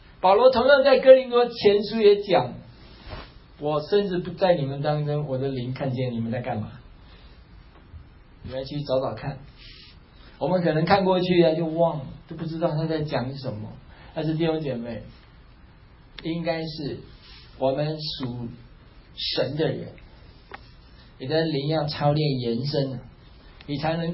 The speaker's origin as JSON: {"language": "Chinese", "country": "Taiwan", "moved": "as an adult", "said": "我从台湾来到这边读书，来到硕士"}